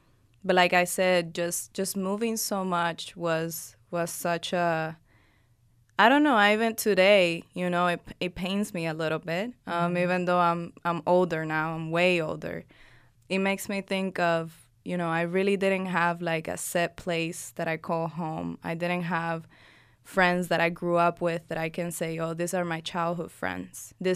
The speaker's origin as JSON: {"language": "English", "country": "Puerto Rico", "tie": "born or raised there", "said": "because I'm Dominican. But if I go to the Dominican … because I was raised in Puerto Rico."}